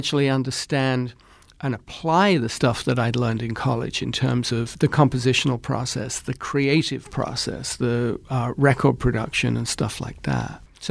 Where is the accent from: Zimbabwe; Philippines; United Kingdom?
United Kingdom; England; now in United States; I think attribute that to growing up in England and not having music be compartmentalized. As here in America